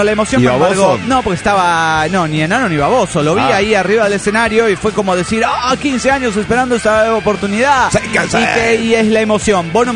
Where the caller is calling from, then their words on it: Panama; de Panamá.